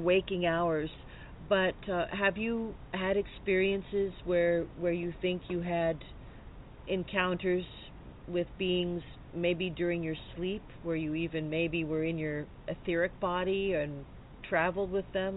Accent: United States; I'm from the States, so we're always afraid that like martial law is going to be declared

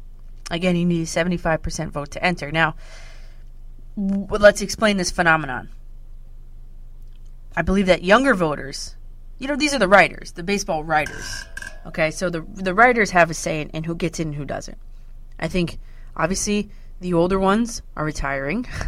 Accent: New Jersey, United States; Okay, I'm from North Jersey. I'm 28 years old.

